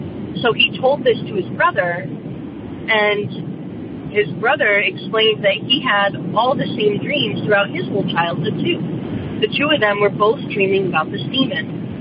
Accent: Rhode Island, United States; born or raised there; moved away as an adult; now in Connecticut, United States

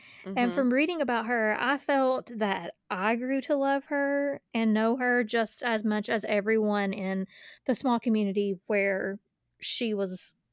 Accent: Acme, Washington, United States; town, Acme, Washington, was a small town, I was not lying.

